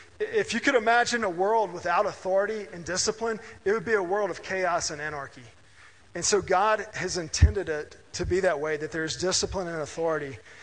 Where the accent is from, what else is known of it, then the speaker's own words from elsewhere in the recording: Mississippi, United States; I grew up in Mississippi in the 1980s. So this is a conservative part of the country, a more conservative time.